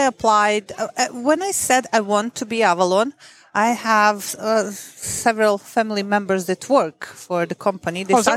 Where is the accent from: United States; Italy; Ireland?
Italy; born or raised there; also born or lived in Bosnia and Herzegovina